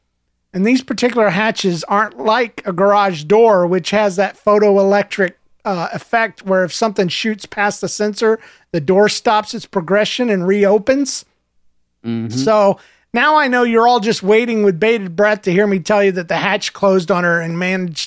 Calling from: Wickenburg, Arizona, United States; from Wickenburg, Arizona here.

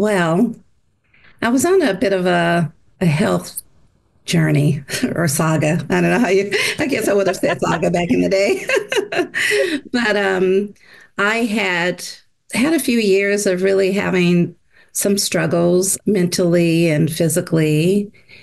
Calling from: Palmdale, California, United States; I am coming from Southern California. It's a town north of LA called Palmdale, California.

